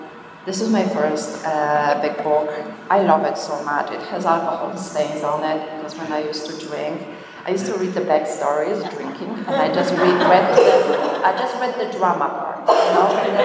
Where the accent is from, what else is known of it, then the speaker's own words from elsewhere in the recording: Poland; I was born in Poland, born and raised in Poland.